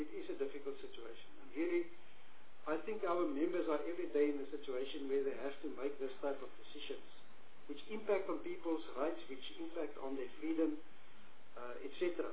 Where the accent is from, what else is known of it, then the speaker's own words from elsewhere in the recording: Eastern Cape, South Africa; I grew up in the Eastern Cape.